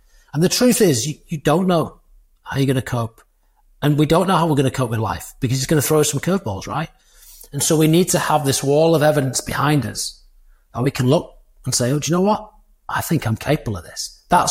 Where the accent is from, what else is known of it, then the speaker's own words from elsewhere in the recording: Doncaster, Yorkshire and the Humber, United Kingdom; I'm from kid from Doncaster, handful of GCSEs, no A-levels, no degree.